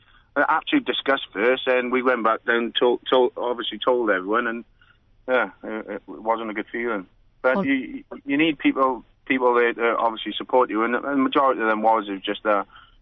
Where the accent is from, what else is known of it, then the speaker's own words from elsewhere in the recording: Wales, United Kingdom; Being a Welshman